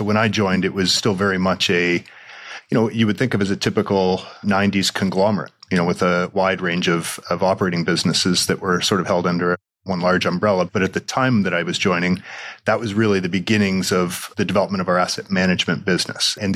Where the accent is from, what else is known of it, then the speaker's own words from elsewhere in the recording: Canada; now in New York, United States; I grew up in Canada. I'm Canadian. I live in New York now.